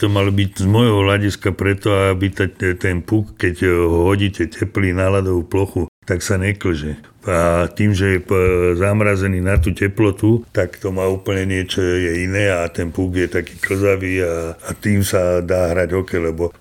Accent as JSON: {"language": "Slovak", "town": "Banská Bystrica", "region": "Banská Bystrica Region", "country": "Slovakia", "tie": "born or raised there", "also_born_or_lived": "Ružomberok", "said": "keď som bol býval v Banskej Bystrici"}